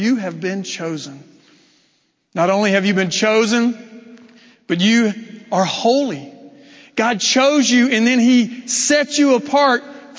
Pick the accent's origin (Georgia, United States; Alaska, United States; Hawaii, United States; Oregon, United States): Georgia, United States; I grew up in Middle Georgia, the picking.